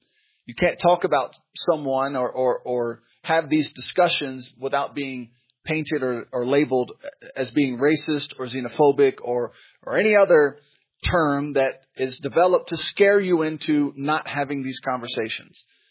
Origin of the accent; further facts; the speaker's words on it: United States; Okay, I'm not better because I'm an American. I'm not better than a Ugandan in the village because I'm an American.